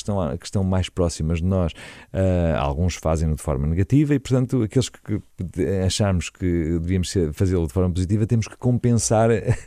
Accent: Maputo, Mozambique; born there; Estava em Lourenço Marques, exatamente, foi onde eu nasci.

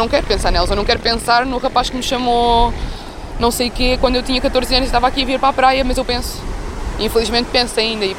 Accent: Figueira da Foz, Coimbra, Portugal; acho que é um sentimento que não devia ter, da minha cidade natal, mas não me sinto muito segura aqui na Figueira

